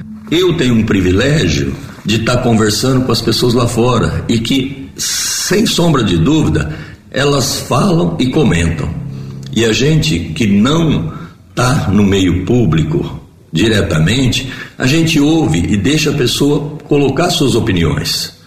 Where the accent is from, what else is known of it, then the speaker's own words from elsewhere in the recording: Ipuã, São Paulo, Brazil; now in Jaboticabal, Brazil; eu sou natural de Ipuã, tenho 61 anos e resido em Jaboticabal desde 1978, portanto 43 anos.